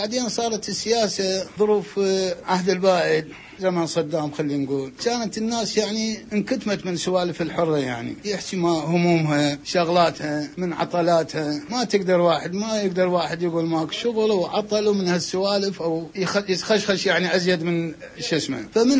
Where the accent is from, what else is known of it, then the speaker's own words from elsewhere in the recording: Kirkuk, Kirkuk Governorate, Iraq; فهسه بقت يعني الأكثر الكازينوات اللي تشتهر يعني عندنا بكركوك